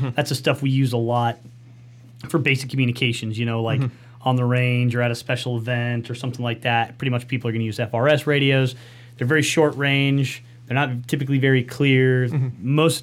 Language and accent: English; United States; All right. I'm American, so it's however it's spelled.